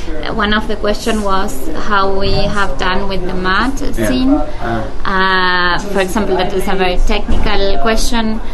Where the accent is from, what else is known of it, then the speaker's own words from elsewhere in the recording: Argentina; in my case, I'm coming from Argentina